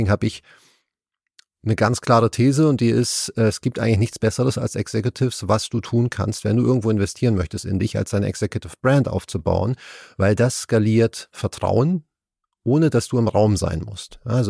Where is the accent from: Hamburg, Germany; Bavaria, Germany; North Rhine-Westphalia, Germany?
Hamburg, Germany; ich bin auch aufgewachsen hier in Hamburg-Wilhelmsburg, kein Netzwerk, kein Onkel, ich kannte niemanden.